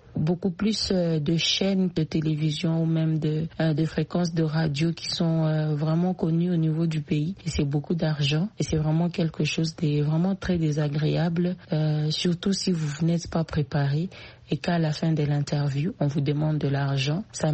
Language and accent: French; DR Congo; chez nous en RDC.